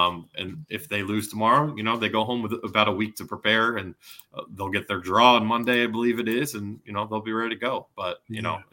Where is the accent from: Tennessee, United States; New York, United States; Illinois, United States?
Tennessee, United States; Nashville; Tennessee is my home state school, right? I grew up in Nashville. I could rep the state I grew up in.